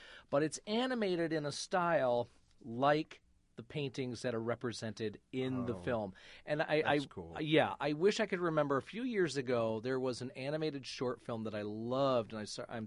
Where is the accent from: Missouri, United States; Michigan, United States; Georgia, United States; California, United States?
Michigan, United States; Flint; We had in my hometown of Flint, Michigan, we had the Dort.